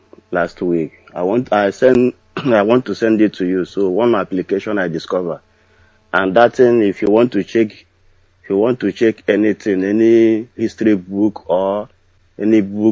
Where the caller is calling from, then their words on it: Hong Kong; I'm calling from Hong Kong.